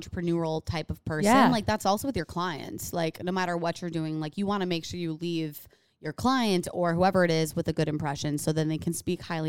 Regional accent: Sioux City, Iowa, United States; I also feel extra connected because I'm from Sioux City, Iowa.

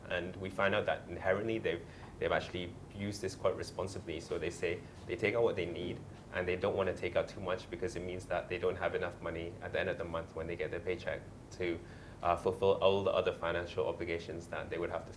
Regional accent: Malaysia; I'm Malaysian, right? So Malaysian is my home. Malaysia is my home.

